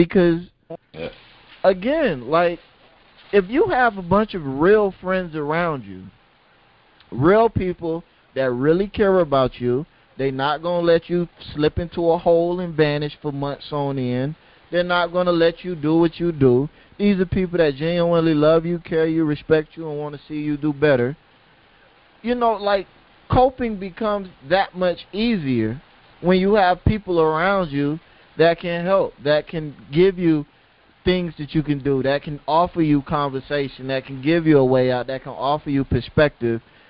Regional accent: the South, United States; You know I'm from the South. Don't do that.

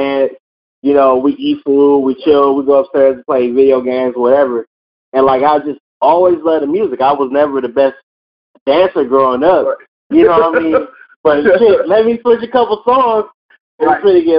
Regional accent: Detroit, Michigan, United States; I grew up in Detroit. So, we grew up, Motown. Grew up with a lot of music.

